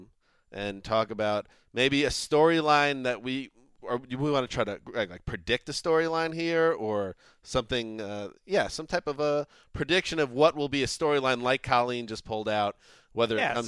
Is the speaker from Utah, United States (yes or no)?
no; New York, United States; also born or lived in Boston, United States; And I grew up in New York, went to school in Boston.